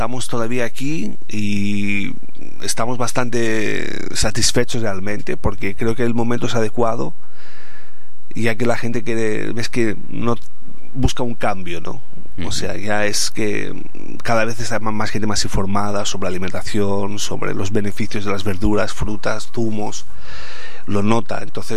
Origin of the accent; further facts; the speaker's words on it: Greece; Yo siendo griego, es siempre un plato estrella es la musaca.